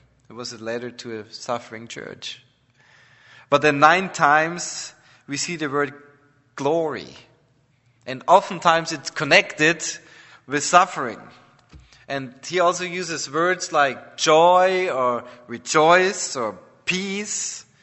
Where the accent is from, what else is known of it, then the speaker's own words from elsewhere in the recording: Austria; As I said, I'm from Austria.